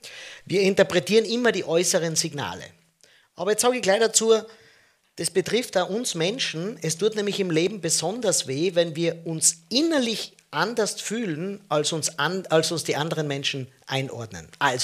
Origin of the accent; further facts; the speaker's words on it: Tyrol, Austria; Ich bin ein Tiroler